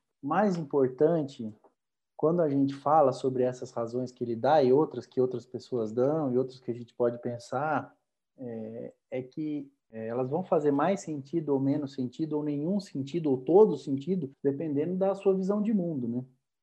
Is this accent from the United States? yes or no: no; Botucatu, São Paulo, Brazil; moved away; Minha cidade mesmo, sou de Botucatu, no interior de São Paulo. Quando eu morava lá, sempre teve biblioteca